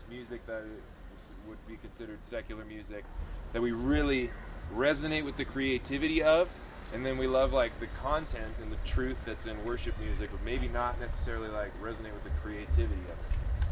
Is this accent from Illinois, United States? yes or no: no; San Diego, California, United States; So we played a show in Arizona. We're from San Diego.